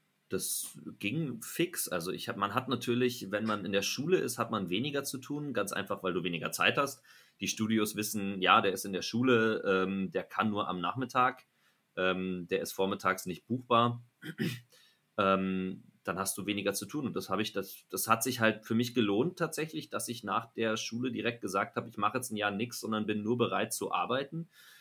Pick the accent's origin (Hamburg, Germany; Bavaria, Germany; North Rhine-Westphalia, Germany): Bavaria, Germany; Munich; Das war in München eben. Ich komme ja aus München.